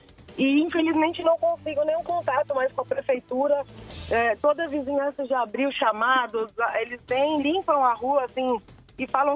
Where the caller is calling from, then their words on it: São Paulo, Brazil; eu sou aqui da região da Barra Funda.